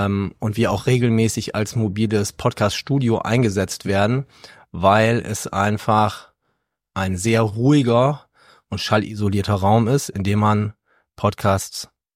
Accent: Berlin, Germany; wir kommen aus Berlin

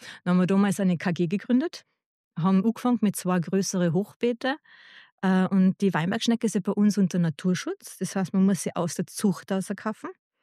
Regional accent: Tyrol, Austria; bei uns in Tirol

